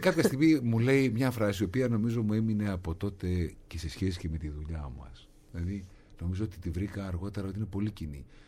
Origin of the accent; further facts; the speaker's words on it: Thessaloniki, Central Macedonia, Greece; Η Θεσσαλονίκη είναι μια πόλη που την αγαπούσα, την αγαπάω και θα την αγαπάω πάντα, γιατί είναι η πατρίδα μου.